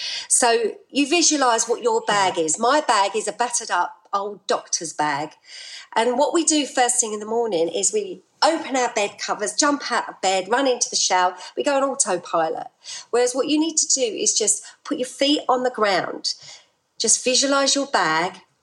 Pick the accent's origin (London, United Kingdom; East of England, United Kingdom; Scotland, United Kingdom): London, United Kingdom; now in Norfolk, United Kingdom; I'm a Londoner, born and bred. I was brought up in Southeast London and then I moved to Norfolk 7 years ago